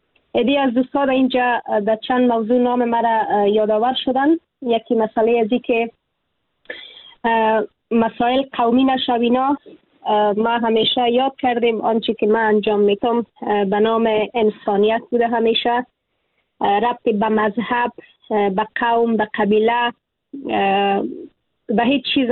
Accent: Afghanistan; moved away as an adult; اگر امروز از افغانستانم بیرون شدم در تبعید به سر می برم

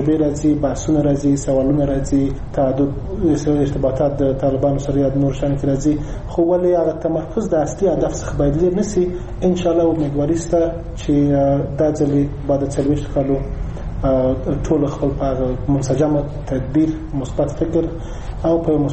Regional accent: Afghanistan

